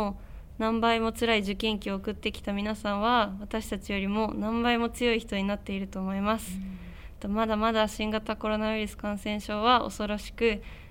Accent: Tokyo, Japan; 出身は東京です。

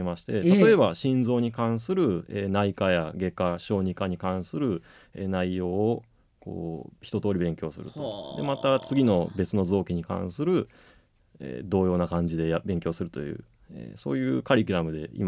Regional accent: Fukui, Japan; 福井県です。

